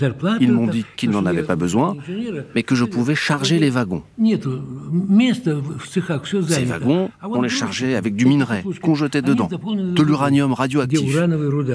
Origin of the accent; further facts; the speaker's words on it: Russia; now in Estonia; Moi, je suis russe, je suis venu de Russie, je suis venu en Estonie, un pays qui a ses propres lois, et je dois m'y conformer.